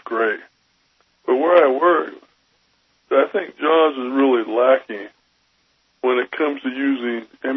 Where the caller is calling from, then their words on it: Michigan, United States; Michigan.